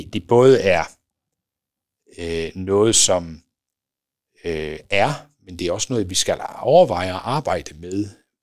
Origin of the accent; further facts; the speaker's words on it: West Jutland, Denmark; jeg også kunne tænke det som dansker eller vestjyde